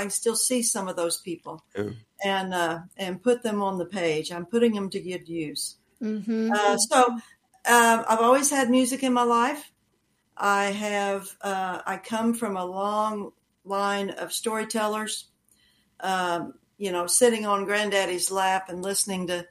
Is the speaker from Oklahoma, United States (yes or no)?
yes; Oklahoma, United States; I'm an Okie. I was born and raised in Oklahoma, though I've lived a number of different places.